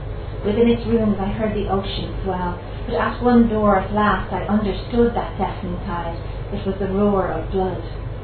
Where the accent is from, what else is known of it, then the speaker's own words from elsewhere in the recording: Dublin, Leinster, Ireland; And in Dublin, we mostly drink Guinness. This is called Black Stuff. I grew up near the Guinness houses, Carrick Road